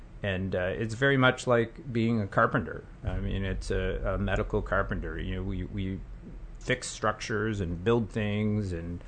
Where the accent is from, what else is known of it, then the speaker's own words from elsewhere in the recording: Ohio, United States; So I grew up in Ohio. It was rural Ohio. I mean, it was a very small, wasn't even a town, and it was a township. And I grew up there and then ended up going to a very small college in Ohio.